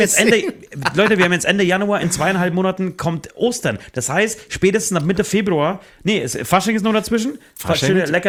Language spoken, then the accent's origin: German; Poland; ich komme aus Polen